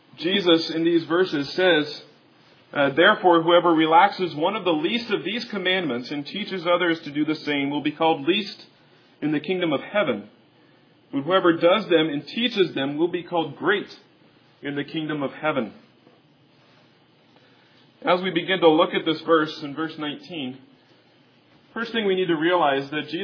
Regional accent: Kansas, United States; even though I grew up in Kansas, I love seafood, and I'm thankful that I get to eat fresh, wonderful seafood.

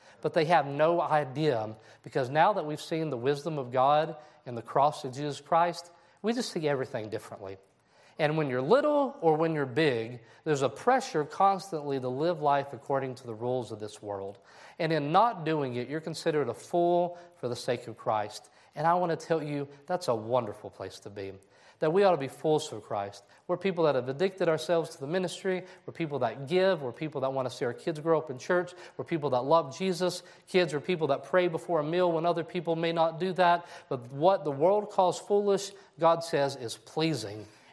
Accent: Kentucky, United States; it started in my hometown of Kentucky

